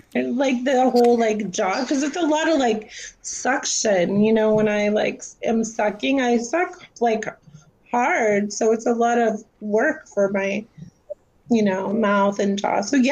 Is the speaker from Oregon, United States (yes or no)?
yes; Oregon, United States; The first part of COVID, I was actually in Oregon. I'm from Oregon originally.